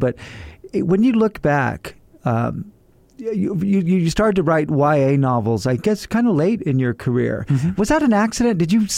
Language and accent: English; Fresno, California, United States; now in El Paso, United States; You know, I'm from Fresno, and Fresno is a very violent town in many ways. It's a very poor town. It's very much like El Paso.